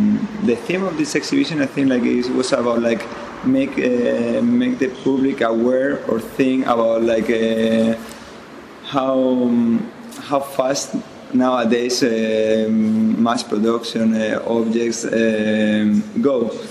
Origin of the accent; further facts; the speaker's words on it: Spain; English is a second language; now in Eindhoven, Netherlands; I'm originally from Spain, but I'm based in Eindhoven, Holland.